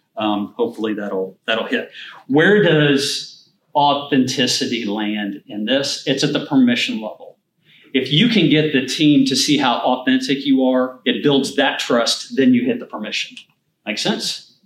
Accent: Indiana, United States; So even though I'm from Indiana, we are UK apparently.

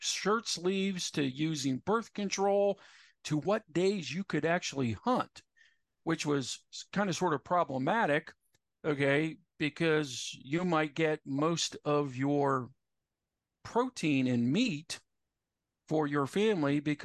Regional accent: United States; both Nia and I grew up in the United States, okay, that had blue laws, right?

